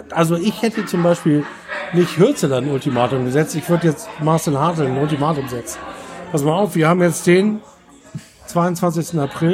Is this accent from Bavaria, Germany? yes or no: no; Cologne, North Rhine-Westphalia, Germany; als Kölner in Gladbach, hör mal auf jetzt.